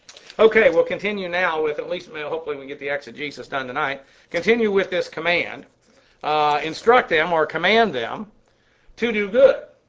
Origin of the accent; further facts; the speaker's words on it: Delaware, United States; also born or lived in Massachusetts; I'm from Delaware. I was born in Massachusetts.